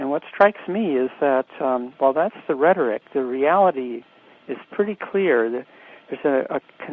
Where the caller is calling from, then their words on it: Princeton, New Jersey, United States; I'm calling from Princeton, New Jersey.